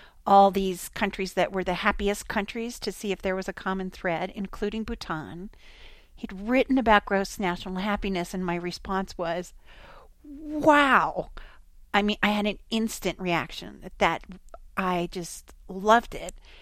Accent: Vermont, United States; Also, we're from Central Vermont, as is Linda.

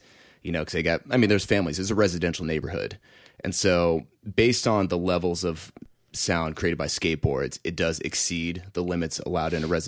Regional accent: Texas, United States; now in Portland, United States; I grew up in Texas, so I was, you know, skating behind strip malls, all in down sets of stairs. And I moved to Portland about 8-9 years ago

